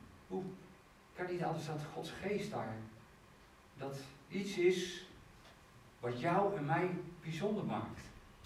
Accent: Netherlands; ik vind het soms wel erg dat wij als Nederlanders zover zijn dat, dat er die dingen gebeuren.

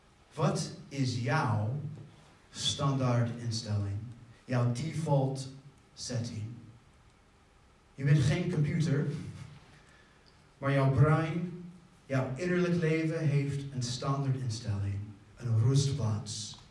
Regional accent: Texas, United States; Dutch is a second language; ik kom niet uit Nederland. Je hoort het zo. Ik kom uit Texas.

